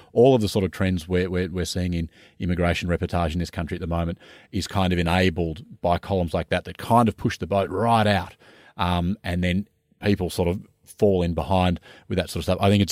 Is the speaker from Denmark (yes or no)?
no; Singapore; born there; but I was born in Singapore